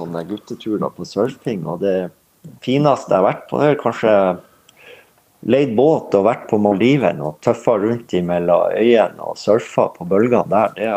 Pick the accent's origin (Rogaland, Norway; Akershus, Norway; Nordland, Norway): Nordland, Norway; Kabelvåg; Jeg er fra Kabelvåg.